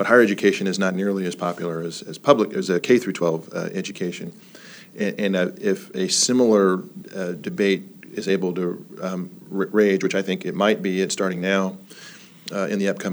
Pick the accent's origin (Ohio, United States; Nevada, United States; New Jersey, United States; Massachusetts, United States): Nevada, United States; Reno; now in Las Vegas, United States; As you know, I'm from Reno originally, and my father was the mayor of Reno, and I went to the University of Nevada, Reno, and grew up there, and I've lived in Las Vegas and Henderson since 1999.